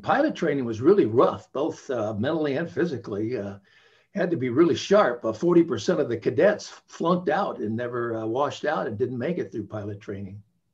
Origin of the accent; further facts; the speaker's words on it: Pasadena, California, United States; My mother was born and raised in Pasadena, as was I.